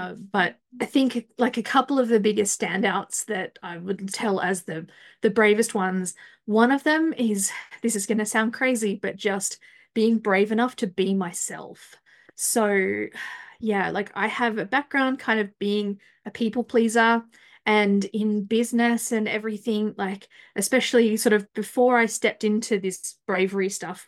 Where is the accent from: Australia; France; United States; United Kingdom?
Australia; I am Australian